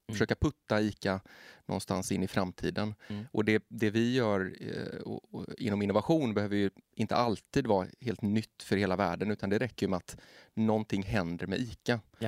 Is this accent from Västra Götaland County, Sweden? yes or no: yes; Gothenburg, Västra Götaland County, Sweden; Jag är från Göteborg och började liksom på ett av våra kontor där.